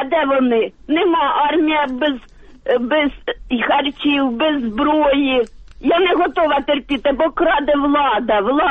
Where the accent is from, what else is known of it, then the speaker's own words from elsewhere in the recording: Dnipropetrovsk Oblast, Ukraine; Я з Дніпропетровської області.